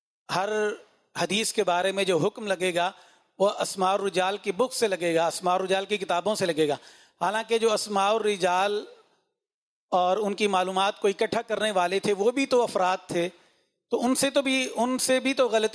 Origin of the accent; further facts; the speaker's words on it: Faisalabad, Punjab, Pakistan; اسلامیہ university Bahawalpur سے، اور میرا فیصل آباد سے تعلق ہے، وہاں بھی ایجوکیشن سسٹم میں چلا رہا ہوں.